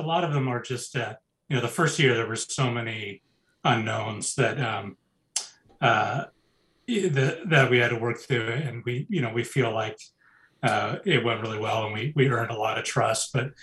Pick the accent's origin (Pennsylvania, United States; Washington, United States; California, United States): Washington, United States; Olympia; I grew up mostly in Olympia, and it really just stuck with me.